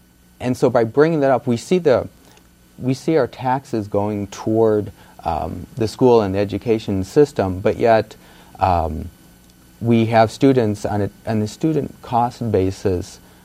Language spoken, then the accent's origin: English; Illinois, United States; Well, I grew up outside of Chicago, and I graduated from a high school of 4,200 students.